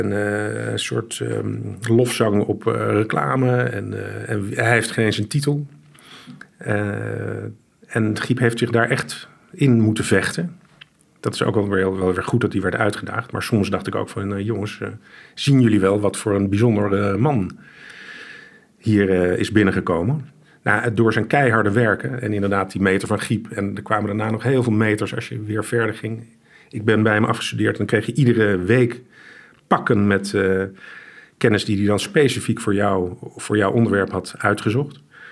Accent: Amsterdam, North Holland, Netherlands; uit Amsterdam.

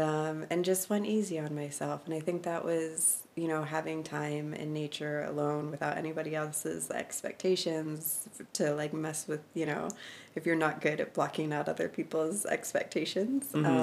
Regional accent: West Virginia, United States; I'm from West Virginia. And I was pretty convinced that I wanted to move to what I called the Promised Land, which is the Pacific Northwest.

